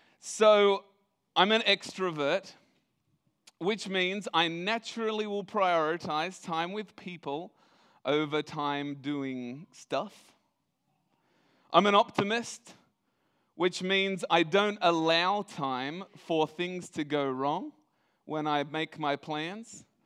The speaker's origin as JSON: {"language": "English", "country": "Australia", "said": "I'm the youngest child, I'm Australian"}